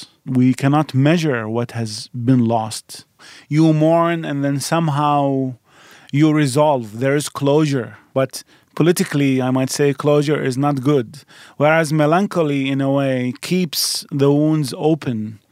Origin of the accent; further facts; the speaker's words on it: Iraq; now in United States; So not only because I come from Iraq, but because now I'm a U.S. citizen